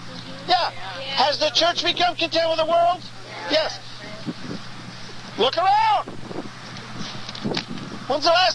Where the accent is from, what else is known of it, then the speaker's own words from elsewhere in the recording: the West, United States; Growing up in the West and being a history buff, you know, there's a lot of different little encounters that happened even in the area where I grew up and in Montana and Wyoming.